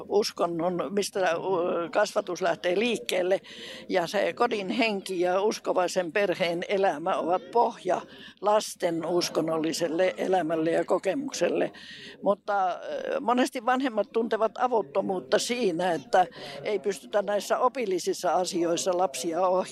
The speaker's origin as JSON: {"language": "Finnish", "town": "Oulu", "region": "North Ostrobothnia", "country": "Finland", "said": "olen oululainen lähtöisin"}